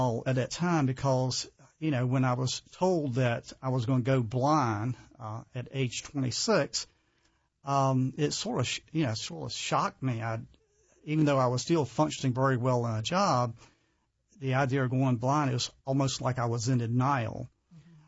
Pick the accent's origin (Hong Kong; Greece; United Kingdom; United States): United States; Henderson, North Carolina; now in Raleigh, United States; I grew up in Henderson, North Carolina, which is probably about an hour north of Raleigh. Okay. You know, a very rural community.